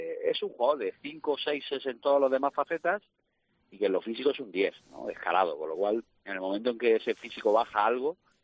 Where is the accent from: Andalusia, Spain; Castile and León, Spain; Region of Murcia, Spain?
Region of Murcia, Spain; Alcantarilla; El otro día precisamente lo tuve yo ahí en mi pueblo, en Alcantarilla